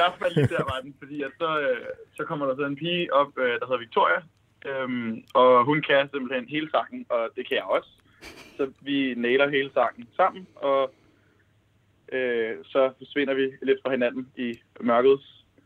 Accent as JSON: {"language": "Danish", "town": "Copenhagen", "region": "Capital Region of Denmark", "country": "Denmark", "said": "jeg er egentlig fra København, men er flyttet til Aalborg sidste år for at studere noget serviceøkonom på UCN, professionshøjskolen, og er i København nu."}